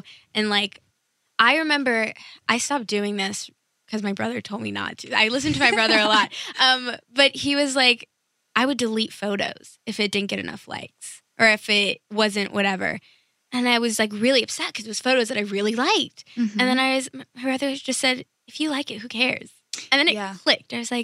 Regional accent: New York City, New York, United States; now in California, United States; I'm from New York City. I just moved to California like a month ago for school.

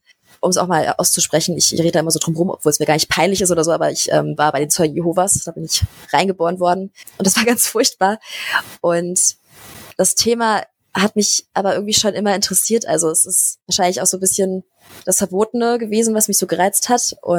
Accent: Berlin, Germany; ich werde übrigens nächsten Monat 19. Und ich komme aus Berlin. Ich bin hier geboren und wohne hier

